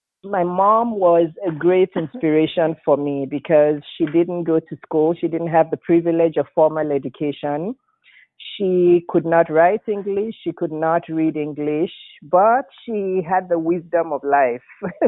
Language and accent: English; Lagos, Nigeria; born there; I was born in Lagos, Nigeria, which is in West Africa.